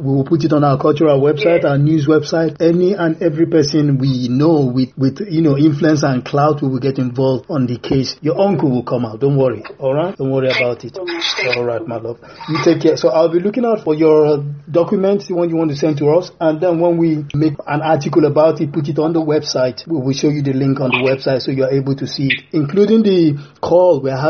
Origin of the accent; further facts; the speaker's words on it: Nigeria; I'm from Nigeria, so I think I have a sense of what has happened.